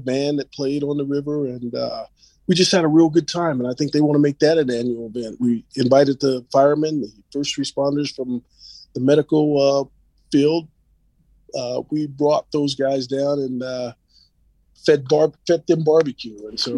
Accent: Utah, United States; You know, I know they have done things in Utah, and I grew up in the Salt Lake Ogden area, but I have a lot. My family is from back east

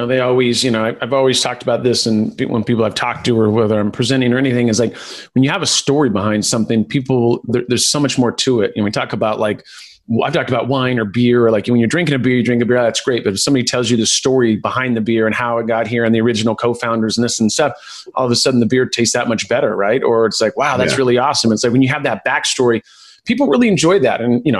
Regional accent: California, United States; I grew up here in California, so I had a little bit of a kind of a hippie household.

